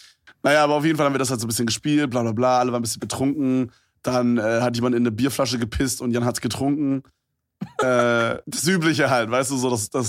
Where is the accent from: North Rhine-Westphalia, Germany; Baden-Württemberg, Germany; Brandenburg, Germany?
Brandenburg, Germany; Ja, Brandenburg. Bisschen Brandenburg.